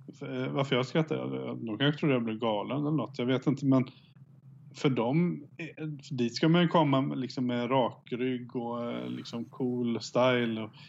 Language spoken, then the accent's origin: Swedish; Småland, Sweden; mitt småländska arv och uppväxt i en liten håla